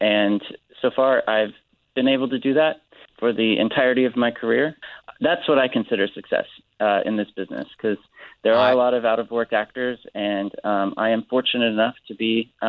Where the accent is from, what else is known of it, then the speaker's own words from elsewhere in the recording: Indiana, United States; now in New York, United States; Yeah, I'm from Indiana originally. My family is there. My life is in New York.